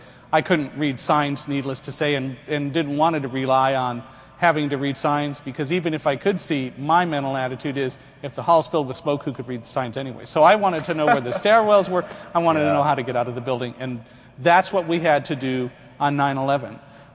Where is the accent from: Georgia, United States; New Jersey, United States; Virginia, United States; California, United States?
California, United States; Palmdale; I grew up on the San Andreas Fault in Palmdale, California.